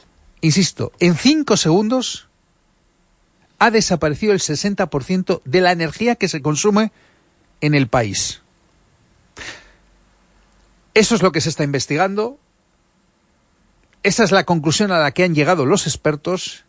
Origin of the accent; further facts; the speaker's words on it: Erandio, Basque Country, Spain; Yo soy de Erandio